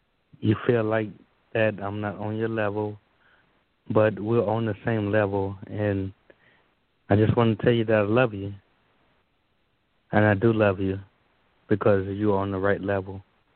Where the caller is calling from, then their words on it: Texas, United States; And I'm calling from Texas.